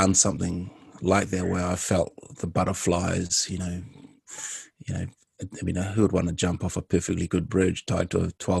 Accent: Fiji; Growing up in Fiji, I can appreciate we have a very large Indian community, and so Bollywood action films is part of my upbringing

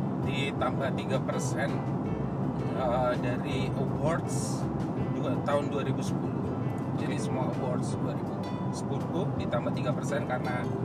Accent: Central Java, Indonesia; Saya dari Jawa Tengah.

